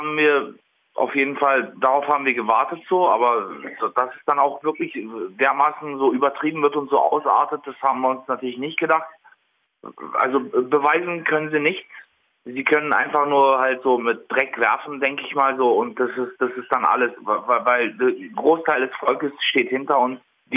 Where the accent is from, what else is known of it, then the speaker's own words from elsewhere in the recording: Berlin, Germany; born there; ich kenne meine Roots, ich weiß, wo ich herkomme. Ich bin ein gebürtiger Berliner Türke sozusagen